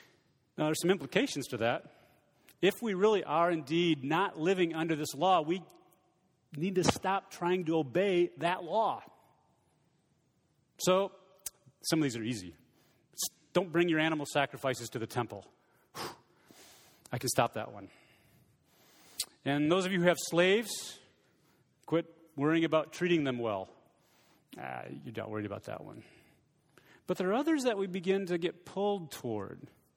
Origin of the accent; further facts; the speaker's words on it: Michigan, United States; now in Texas, United States; I grew up in Michigan. When I was a citizen of Michigan, I obeyed the laws of Michigan.